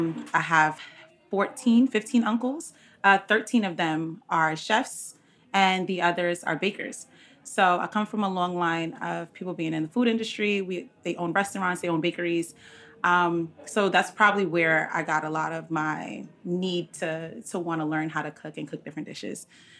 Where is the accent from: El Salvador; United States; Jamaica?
Jamaica; Yeah, so I'm Jamaican.